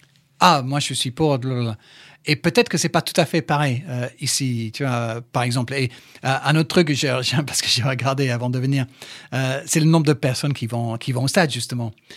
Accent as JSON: {"language": "French", "town": "Manchester", "region": "North West England", "country": "United Kingdom", "lives_now": "France", "said": "Ce qui m'a surpris dans un premier temps, c'est que je venais de Manchester."}